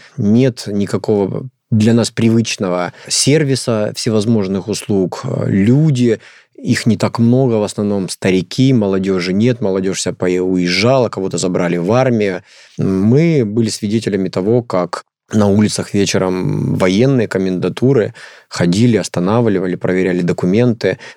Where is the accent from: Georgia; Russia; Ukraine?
Ukraine; Khartsyzk, Donetsk Oblast; Я сам с Донбасса, это родина моя, ДНР, Харциск, это 13 километров от Макеевки, 30 километров от Донецка. Это для меня родные земли, которые я посещаю при первой возможности.